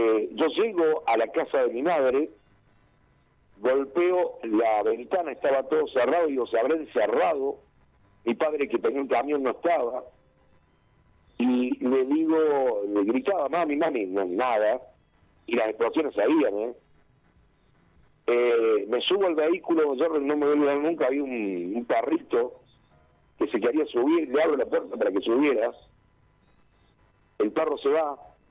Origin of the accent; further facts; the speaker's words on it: Río Tercero, Córdoba, Argentina; Y yo volví a Río Tercero, soy nacido en Río Tercero. Yo volví a Río Tercero, iba a ir a mi ciudad